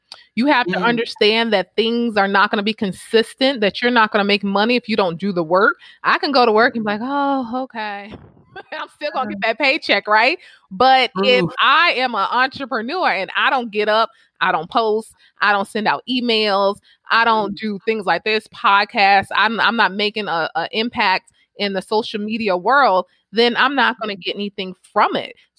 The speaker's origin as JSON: {"language": "English", "region": "New Jersey", "country": "United States", "said": "I am from Jersey and it encompasses me."}